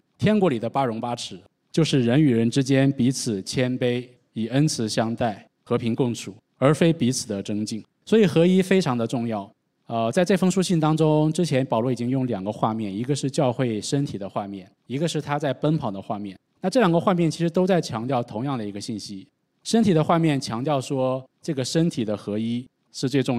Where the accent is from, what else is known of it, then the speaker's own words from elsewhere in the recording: China; 特别是我们从国内来的，我们都已经习惯于一个人单枪匹马的这个过独木桥